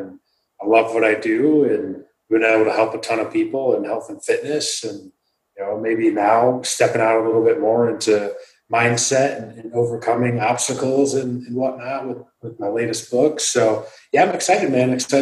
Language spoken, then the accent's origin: English; Michigan, United States; Born and raised in the great state of Michigan.